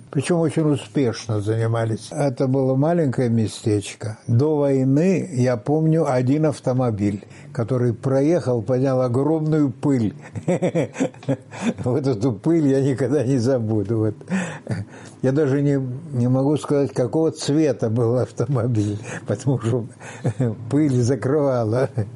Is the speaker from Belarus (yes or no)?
no; Donduseni, Bessarabia, Moldova; Я родился в Румынии, в Бессарабии. И я не успел пойти в школу до войны. Но я успел до войны немножко поучиться идиш. Учитель приходил. Дело в том, что это местечко, где мы жили, Дондюшана называется.